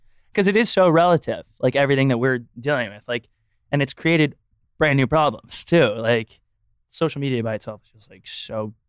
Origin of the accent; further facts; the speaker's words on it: Texas, United States; But I'm also from Texas. So, like, that's another whole thing where it's like anxiety was never real in Texas, like in high school, especially.